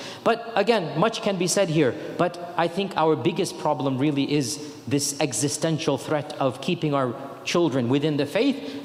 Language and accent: English; United States; born there; I thank Allah I was born in America.